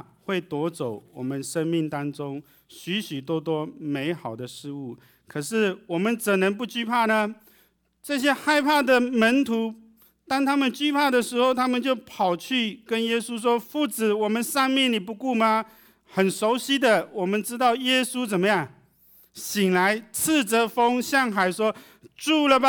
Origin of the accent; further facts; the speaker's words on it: Taiwan; 我台湾人跟人互动的所有的关系在他身上都不管用